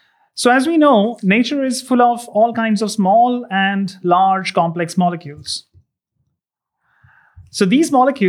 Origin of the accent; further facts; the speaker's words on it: Kolkata, West Bengal, India; growing up in Calcutta in the 90s in India, Calcutta, during my early years